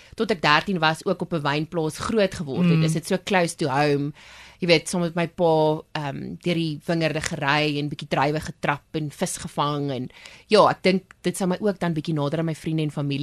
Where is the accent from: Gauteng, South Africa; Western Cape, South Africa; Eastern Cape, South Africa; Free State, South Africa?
Western Cape, South Africa; Ek kom van die Kaap af, ek born and bred